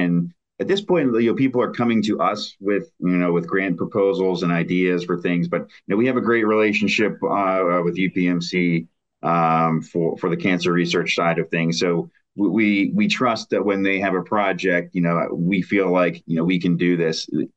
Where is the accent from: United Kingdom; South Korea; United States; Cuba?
United States; York, Pennsylvania; now in Pittsburgh, United States; I actually, I grew up in York, Pennsylvania. I moved to Pittsburgh to go to Duquesne.